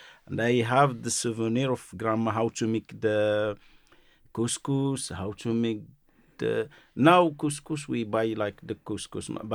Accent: Marrakesh, Marrakesh-Safi, Morocco; Yeah, I grew up in Marrakesh. It's not in the city, it's outside Marrakesh, because in Marrakesh there is... south of Marrakesh is the Atlas Mountain.

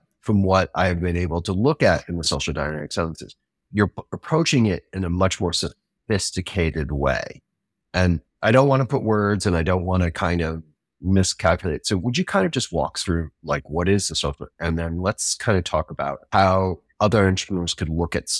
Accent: United States; I'm American. I speak one language.

